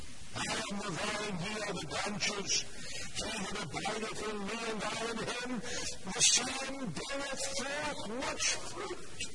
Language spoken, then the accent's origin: English; Northern Ireland, United Kingdom; growing up in Northern Ireland, we had a very modest orchard in our backyard.